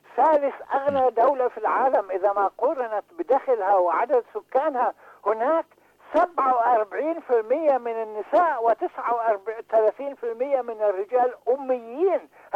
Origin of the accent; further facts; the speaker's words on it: Palestine; أنا فلسطيني